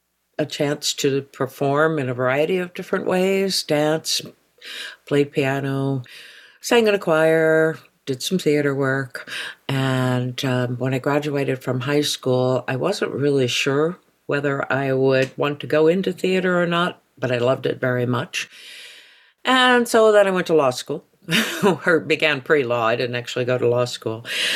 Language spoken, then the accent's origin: English; Denver, Colorado, United States; born there; also born or lived in Mid-Atlantic / Indiana / Illinois; I was born in Denver, Colorado, and then we moved back to the East Coast, Mid-Atlantic, which is where my mom's family was from.